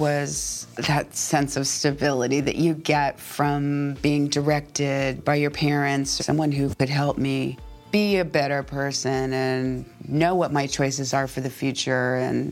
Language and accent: English; Los Angeles, California, United States; I grew up in Los Angeles, California. My parents raised me kind of unconventionally.